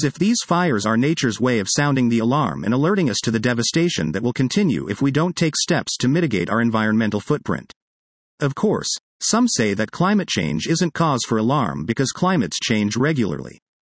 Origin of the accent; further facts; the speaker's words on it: New York, United States; What is a constant fear here became a reality in my home state, as widespread masking in New York City has made a comeback due to the dangerous conditions.